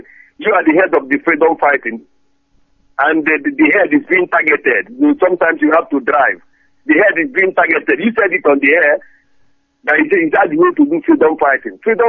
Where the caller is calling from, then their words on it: Trondheim, Trøndelag, Norway; I'm calling from Trondheim in Norway.